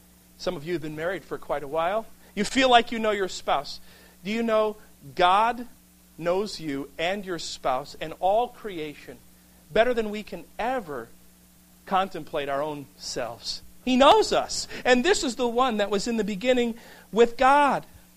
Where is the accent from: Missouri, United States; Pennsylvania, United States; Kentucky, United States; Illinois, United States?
Illinois, United States; Oak Forest; I grew up in Oak Forest on the south side of Chicago, where the real sports fans are, of course